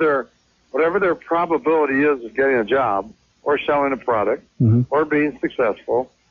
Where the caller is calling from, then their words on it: Phoenix, Arizona, United States; I'm calling from Phoenix.